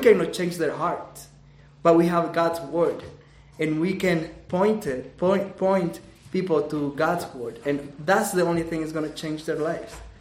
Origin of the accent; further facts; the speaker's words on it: El Salvador; I'm from El Salvador.